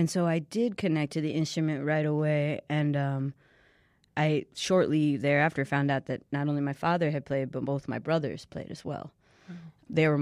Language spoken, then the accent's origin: English; New York, United States; born there; So I was born in New York, and we moved actually the same year I started playing trumpet. And for a long time, I thought I wanted to get back to the East Coast.